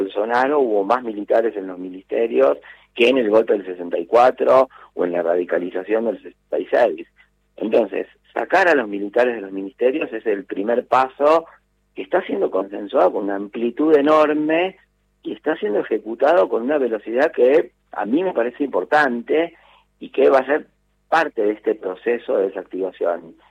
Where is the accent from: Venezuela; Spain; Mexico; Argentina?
Argentina; ya viéndolo como argentino